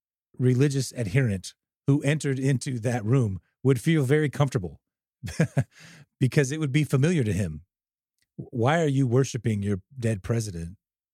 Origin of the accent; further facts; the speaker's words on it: Chicago, Illinois, United States; I'm from Illinois, from Chicago, the land of Lincoln.